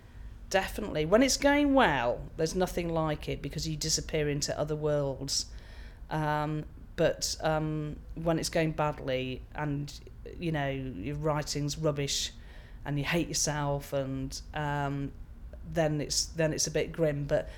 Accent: North West England, United Kingdom; also born or lived in London; I grew up in a very landlocked place. I grew up in Cheshire near Manchester, and I've gravitated down south and also to the sea.

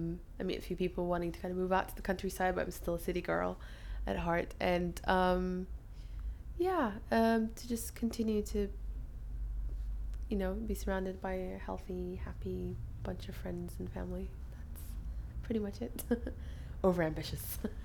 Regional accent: Eritrea; now in Liverpool, United Kingdom; I'm originally from Eritrea, but actually 9 years ago, my parents moved us to Liverpool, and that was quite different for me.

